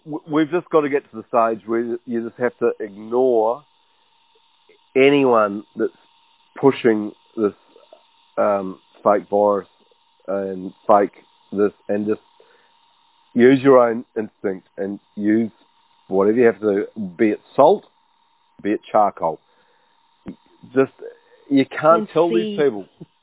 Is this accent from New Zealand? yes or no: yes; New Zealand; And so I grew up in New Zealand.